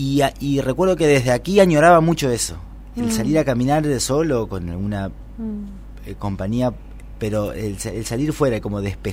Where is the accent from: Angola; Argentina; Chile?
Argentina; La Roca, Entre Ríos; now in Rosario, Argentina; veía mucha gente de mi pueblo, en La Roca, en Entre Ríos, un pueblo muy pequeño